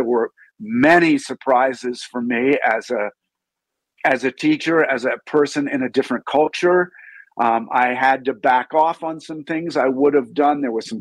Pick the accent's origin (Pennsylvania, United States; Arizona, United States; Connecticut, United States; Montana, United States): Connecticut, United States; Greenwich; moved away as an adult; also born or lived in New York; now in Idaho, United States; I was born out on Long Island in New York, and I was raised in a suburb of Connecticut called Greenwich. And I drifted out to Idaho in my late 20s